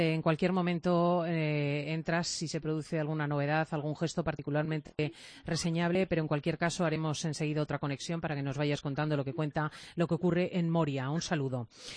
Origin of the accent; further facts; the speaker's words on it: Spain; Así somos los españoles.